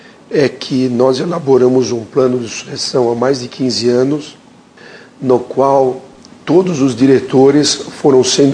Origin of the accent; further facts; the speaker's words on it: Brazil; Para nós, como brasileiros, nós ficamos muito gratos para essa indicação.